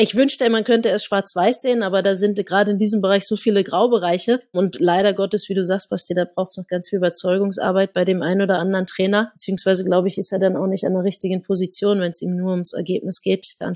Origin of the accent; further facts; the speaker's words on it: Berlin, Germany; ich bin in Berlin groß geworden, konnte denn hier nie Bundesliga spielen